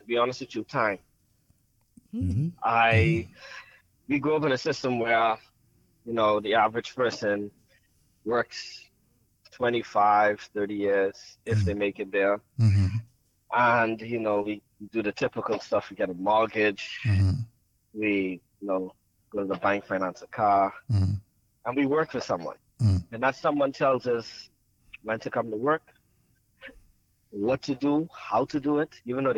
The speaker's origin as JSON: {"language": "English", "town": "Nassau", "region": "New Providence", "country": "Bahamas", "tie": "born or raised there", "said": "I grew up in the Grove, in Nassau, in the hood."}